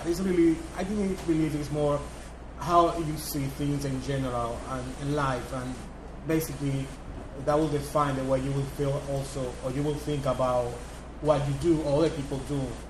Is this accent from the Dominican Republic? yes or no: yes; Dominican Republic; now in New York, United States; But then I went to culinary school back home in the Santo Domingo.